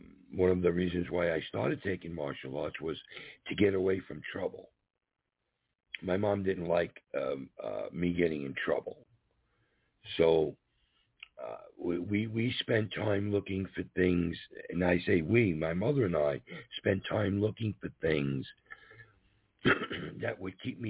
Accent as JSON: {"language": "English", "town": "New York City", "region": "New York", "country": "United States", "said": "My big thing was I come from New York City, You know, I had the Yankees and the Mets, and I wanted to play baseball. So in my town, where I lived in Lindenhurst"}